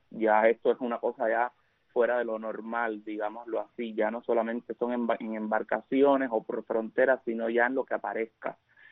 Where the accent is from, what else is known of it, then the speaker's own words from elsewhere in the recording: Cuba; moved away as an adult; siempre lo he dicho desde el 5 de enero que salí de Cuba.